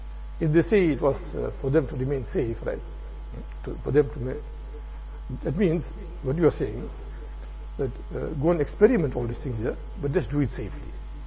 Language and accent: English; India; moved away; When I came from India, 81, 82, 83, somewhere, I came 78, then after that.